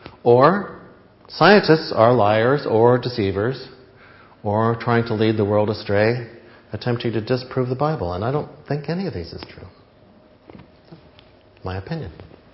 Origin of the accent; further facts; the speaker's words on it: United Kingdom; because I'm British, we don't